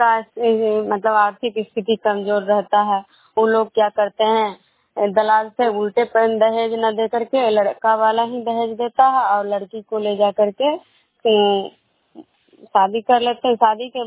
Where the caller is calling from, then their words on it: Vishnupur, Bihar, India; मैं विष्णुपुर ग्राम खंडा पंचायत नालंदा जिला नगर निवास प्रखंड के निवासी हूँ।